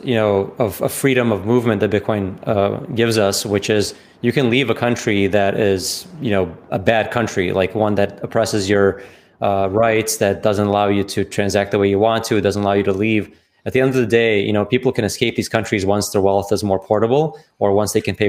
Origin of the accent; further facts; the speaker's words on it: Russia; I'm from Russia, right?